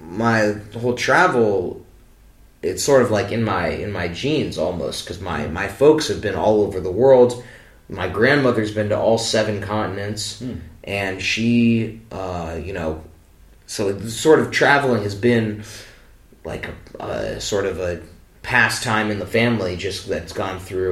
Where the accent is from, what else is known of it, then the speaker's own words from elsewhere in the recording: Los Angeles, California, United States; born there; also born or lived in Kinshasa; And then I was born in Los Angeles, but my folks were living in Central Africa in what now is known as the Democratic Republic of Congo, but at the time was called Zaire.